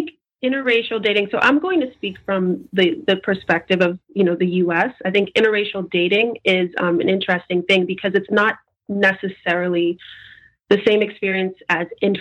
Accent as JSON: {"language": "English", "country": "United States", "accent": "American", "said": "I'm an American and I have an American accent."}